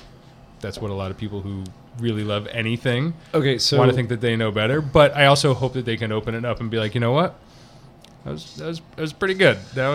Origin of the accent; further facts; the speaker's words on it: Long Island, New York, United States; the realities of being a young person growing up on Long Island, going to school, you know, in a place like Wisconsin